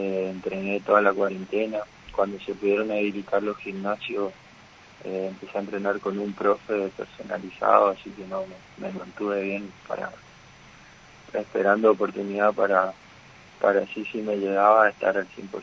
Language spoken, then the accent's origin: Spanish; Formosa, Argentina; No, yo soy formoseño.